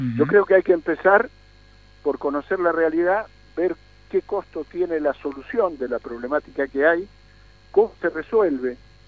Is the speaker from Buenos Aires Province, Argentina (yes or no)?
no; Zapala, Neuquén, Argentina; para mí que soy de Zapala, es un tema central y vital. Nuestra vida en Zapala está muy condicionada por nuestro acuífero